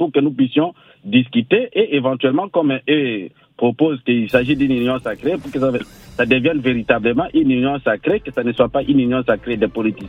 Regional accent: Sankuru, DR Congo; Je ne suis pas de l'Est, je suis du Sankourou, madame

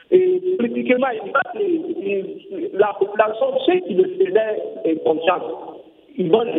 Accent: Senegal; moved away; moi, souvent, je suis loin du Sénégal

